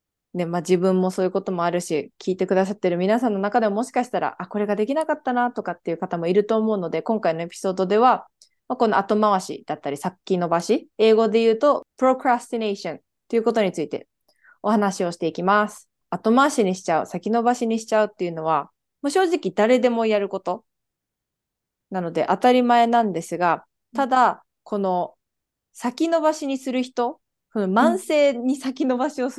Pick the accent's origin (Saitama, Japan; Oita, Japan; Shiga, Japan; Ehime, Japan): Saitama, Japan; born there; 埼玉生まれで